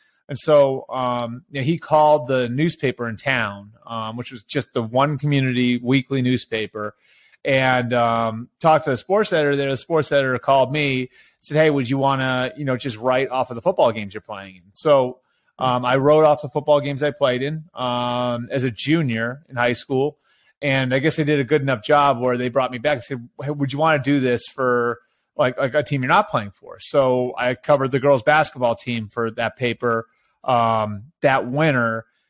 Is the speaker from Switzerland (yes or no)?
no; Massachusetts, United States; Yeah, sure. I grew up outside of Boston.